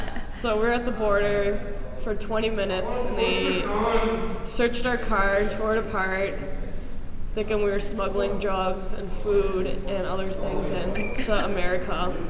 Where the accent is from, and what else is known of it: Buffalo, New York, United States